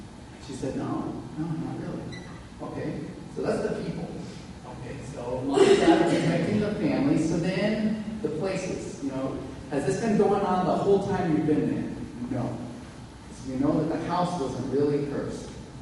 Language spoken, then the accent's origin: English; Australia; But I come from Australia, that's where I was born, and into India.